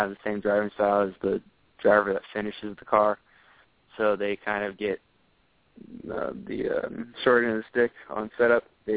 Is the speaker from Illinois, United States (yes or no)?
no; California, United States; born there; moved away; Yeah, I was born in California, moved to Nevada in 2004.